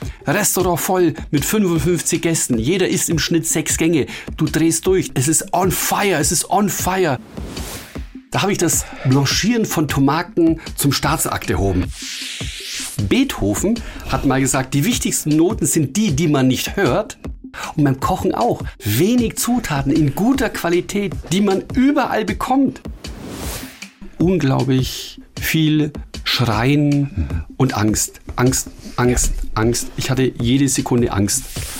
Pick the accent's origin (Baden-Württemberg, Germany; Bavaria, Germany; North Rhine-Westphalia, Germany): Bavaria, Germany; Hohenschwangau; also born or lived in Füssen; Also ich bin in Füssen geboren und in Hohenschwangau aufgewachsen mit Blick auf das Schloss